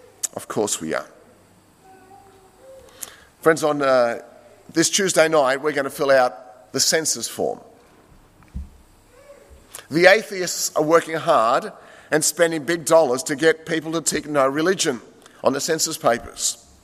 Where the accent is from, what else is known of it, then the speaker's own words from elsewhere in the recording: Australia; let me say, as an Australian living in this country